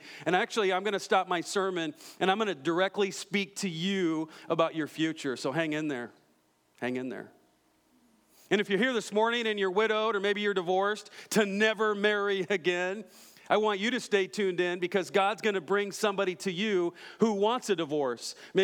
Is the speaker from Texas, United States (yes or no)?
no; Iowa, United States; Hey, so I'm from Iowa.